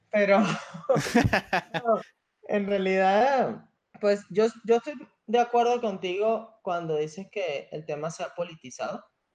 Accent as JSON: {"language": "Spanish", "country": "Venezuela", "said": "yo vengo de Venezuela y también usábamos ese término chipear."}